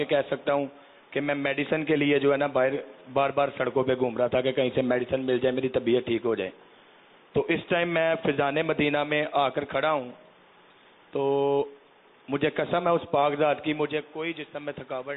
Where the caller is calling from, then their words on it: Sialkot, Punjab, Pakistan; سیالکوٹ سے عرض کر رہا ہوں.